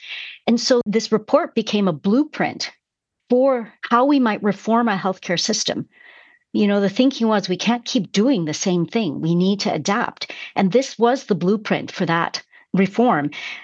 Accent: Canada; I think we, you know, deeply believe that as Canadian people.

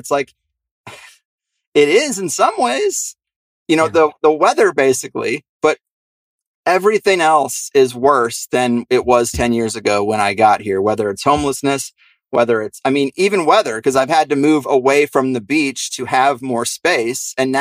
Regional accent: Midwest, United States; I worry about, you know, growing up in the Midwest, tornadoes, they happen. There are no basements in Texas.

